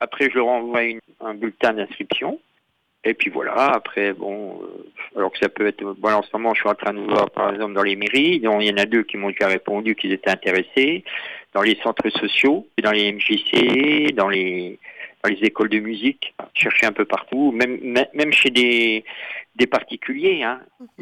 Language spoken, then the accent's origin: French; Grand Est, France; Alors, en fait, moi, je viens des Vosges.